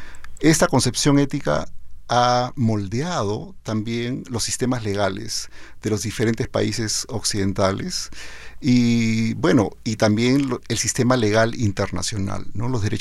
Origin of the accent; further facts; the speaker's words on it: Peru; Como peruano, tengo además raíces andinas y raíces amazónicas en mi propia familia.